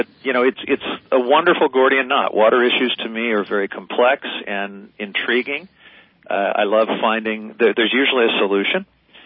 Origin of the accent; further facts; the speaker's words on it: Independence, Missouri, United States; moved away as an adult; now in Marin County, United States; I grew up in the Midwest in the state of Missouri. My first 18 years, Independence, Missouri